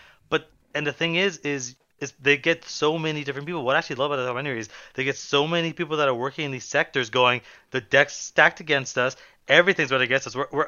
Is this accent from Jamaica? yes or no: no; Canada; I'm a Canadian as well. We have no Americans on this podcast